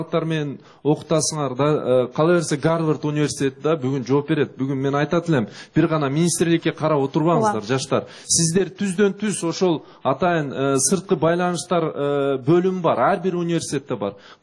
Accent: Ala-Buka, Jalal-Abad Region, Kyrgyzstan; мында мен 35 жашка чыктым, мен региондо Алабукада туулуп өскөм, мектепти бүткөм

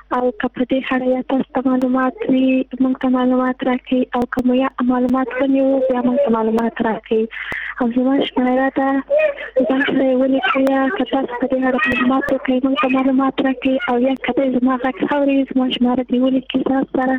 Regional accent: Jowzjan, Afghanistan; زه د جوزجان د ولایت یم.

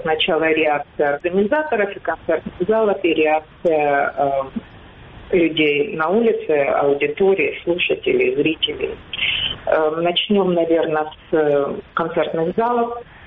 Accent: Kyiv, Ukraine; Я сама, я киевлянка, я сама из Киева. По профессии филолог-русист, архивист.

